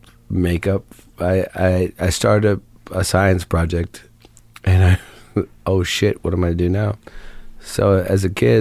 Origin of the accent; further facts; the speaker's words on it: Ohio, United States; Guys go to concerts when I grew up in Ohio to meet girls.